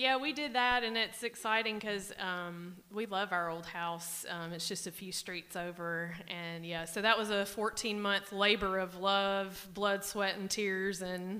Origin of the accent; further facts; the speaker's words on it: Mississippi, United States; also born or lived in Memphis, Tennessee / Jackson, Mississippi; I was born in Memphis and raised in North Mississippi